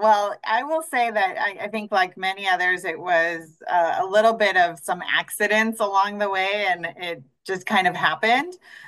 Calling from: Santa Barbara, California, United States; I am joining you from Santa Barbara.

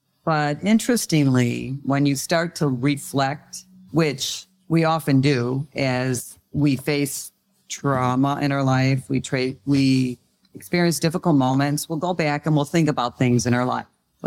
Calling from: Florida, United States; I am joining you from sunny Florida.

